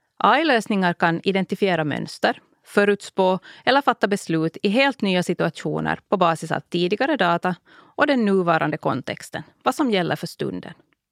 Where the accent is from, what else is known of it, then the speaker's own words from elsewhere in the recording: Ostrobothnia, Finland; Hemma i Österbotten hade jag i första hand läst Kristinestads tidning, Sydösterbotten och Vasabladet.